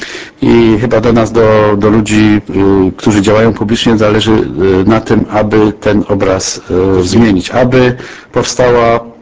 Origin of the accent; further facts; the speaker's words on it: Lesser Poland, Poland; możemy być dumni z tego, że jesteśmy góralami.